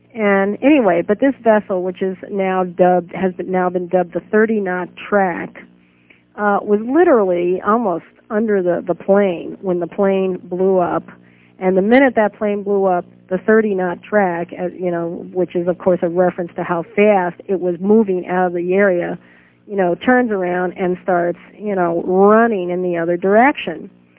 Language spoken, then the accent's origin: English; United States; the bottom line is that I'm an American.